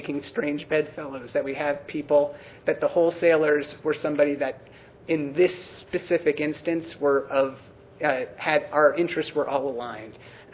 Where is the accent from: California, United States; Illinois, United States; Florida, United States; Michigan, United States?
California, United States; As a Californian, I'm not versed well enough in what Washington laws are